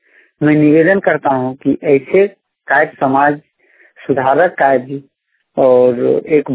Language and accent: Hindi; Kherabera, Jharkhand, India; खेराबेड़ा पंचायत एका प्रखंड पंचायत जिला धनबाद का निवासी हूँ।